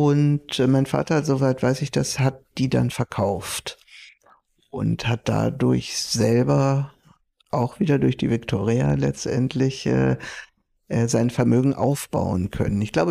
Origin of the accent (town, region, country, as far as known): Hamburg, Germany; born or raised there